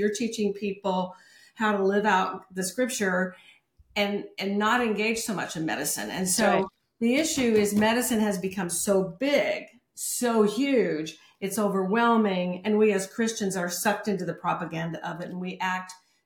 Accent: San Diego, California, United States; I grew up in San Diego where we had avocados before Mexico had avocados.

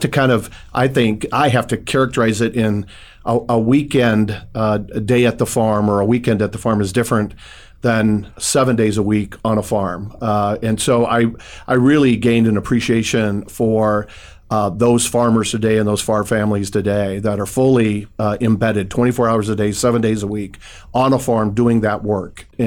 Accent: Fort Dodge, Iowa, United States; And so I grew up in Fort Dodge, Iowa.

